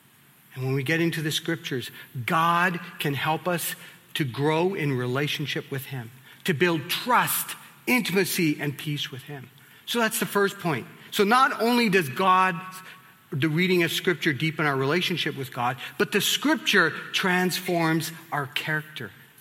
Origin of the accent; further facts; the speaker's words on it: Vancouver, British Columbia, Canada; I grew up in East Van where, you know, you don't let people talk that like with you.